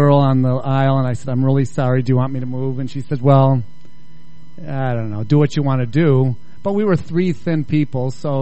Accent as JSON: {"language": "English", "town": "Chicago", "region": "Illinois", "country": "United States", "tie": "born or raised there", "also_born_or_lived": "New York", "said": "and New York was a great town, but I'm certainly happy to be back in Chicago."}